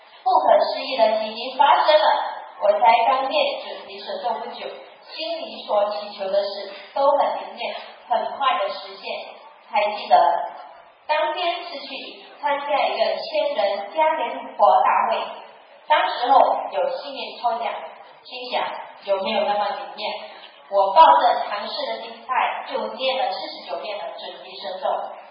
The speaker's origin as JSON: {"language": "Chinese", "region": "Kedah", "country": "Malaysia", "said": "我是来自马来西亚吉打松溪大典的"}